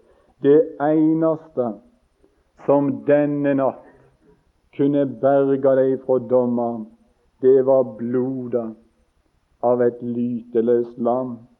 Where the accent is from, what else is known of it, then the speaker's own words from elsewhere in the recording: Osterøy, Vestland, Norway; Vi hadde en gammel originalpredikant hjemme på Osterøy.